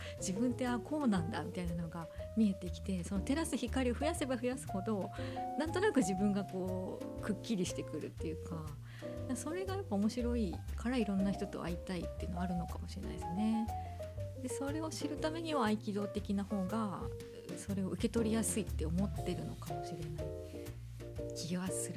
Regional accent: Shizuoka, Japan; accent: Enshu dialect; 静岡県出身なんで、なんかこう演習弁っていうのがあるんですけど、なまってたんですよね。

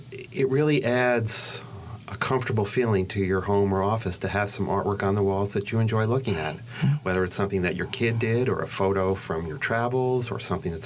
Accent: New York, United States; I am from New York.

